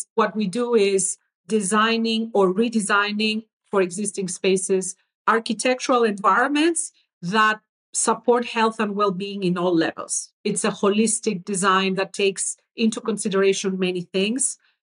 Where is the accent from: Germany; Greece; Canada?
Greece; English is a second language; So I am originally from Greece. I grew up in an environment very rich in ancient temples.